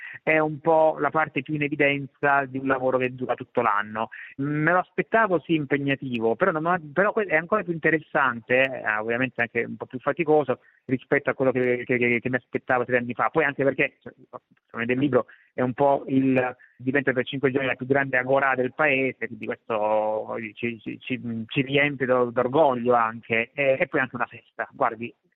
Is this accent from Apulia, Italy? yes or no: yes; Bari, Apulia, Italy; dalle mie parti, io sono di Bari, si chiamava Il gioco della campana